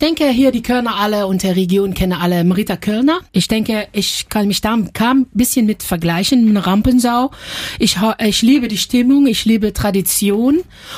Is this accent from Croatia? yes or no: no; Limburg, Netherlands; German is a second language; Und ich komme aus Limburg.